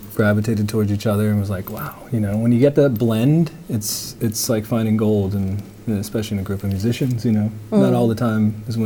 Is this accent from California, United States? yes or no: yes; Los Angeles, California, United States; but we're from L.A. I was born in Kaiser and Sunset in Hollywood, so born and raised.